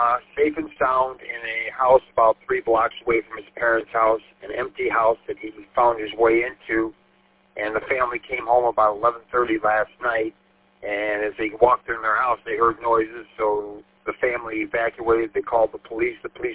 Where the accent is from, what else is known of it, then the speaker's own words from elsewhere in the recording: St. Clair Shores, Michigan, United States; now in Madison Heights, United States; I'm originally from St. Clair Shores and Macomb County, I mean, all the way out to Chesterfield and all the little stops in between St. Clair Shores and Chesterfield.